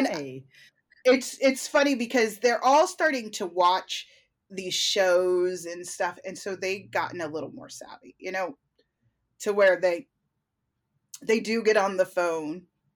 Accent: New York, United States; accent: New York; now in California, United States; I know my New York accent is in there, but it sounds different now that I'm here in California for so long.

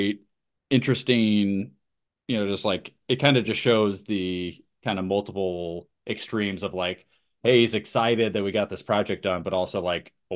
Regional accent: New York, United States; And I grew up in New York and knew this guy forever.

